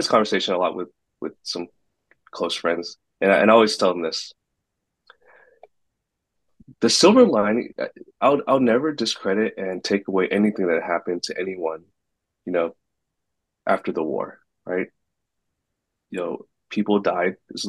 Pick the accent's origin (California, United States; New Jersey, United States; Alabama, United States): California, United States; I grew up in a diverse community in the Bay Area